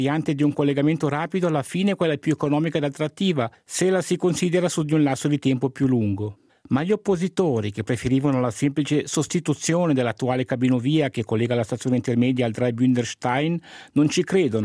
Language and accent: Italian; Chur, Graubünden, Switzerland; Sono cresciuto a Coira